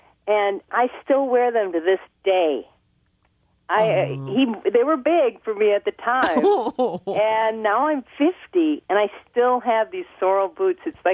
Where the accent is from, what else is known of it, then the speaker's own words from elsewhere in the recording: Milwaukee, Wisconsin, United States; I'm from Milwaukee, and I love it. I come every year for Christmas.